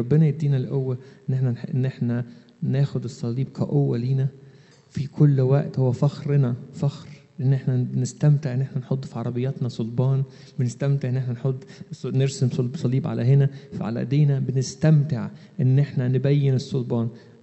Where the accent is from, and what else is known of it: Egypt